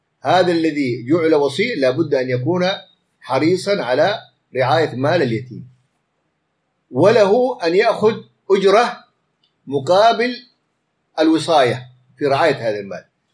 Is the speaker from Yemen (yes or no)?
yes; Yemen; في رجل كان عندنا في اليمن